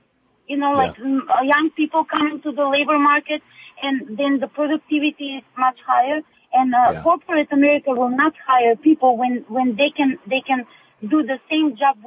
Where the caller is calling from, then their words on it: Las Vegas, Nevada, United States; I'm calling from Vegas, Nevada.